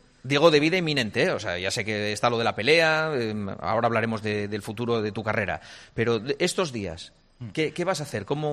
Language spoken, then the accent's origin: Spanish; Gijón, Asturias, Spain; born there; Yo no nací en Madrid, ¿eh? Sí, sí.